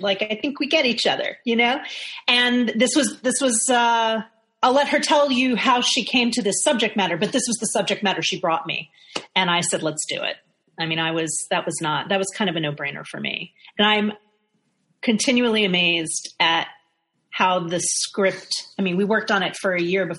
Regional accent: New York, United States; despite the fact that I was in New York, growing up in New York.

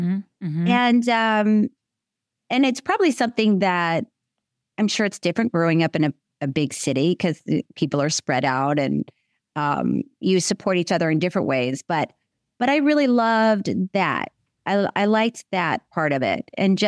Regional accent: Florida, United States; Oh, listen, I grew up in Florida, and this was my youth, was pulling over on the side of the road at a boiled peanut stand.

